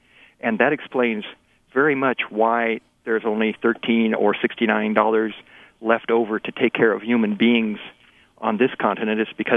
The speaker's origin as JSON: {"language": "English", "region": "Kansas", "country": "United States", "tie": "born there", "lives_now": "Madison, United States", "said": "I was born in Kansas and live in Wisconsin now"}